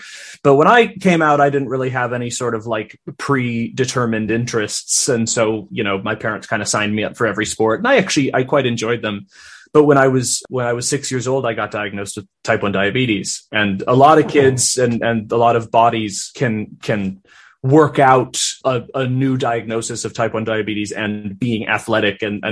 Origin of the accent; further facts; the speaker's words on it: Minnesota, United States; But I was raised in Minnesota, and culturally, maybe it was at my school or in my peer group or something.